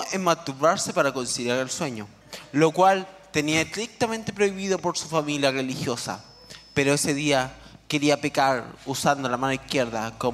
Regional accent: Vicuña, Coquimbo, Chile; Tú sabes que yo soy de Vicuña y te traje una historia típica de Vicuña

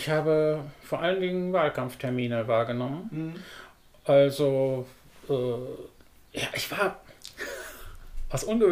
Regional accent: Wolfenbüttel, Lower Saxony, Germany; habe zwei Kinder, bin in Wolfenbüttel verheiratet, bin ich auch, bin in Wolfenbüttel geboren. Und entsprechend auch aufgewachsen.

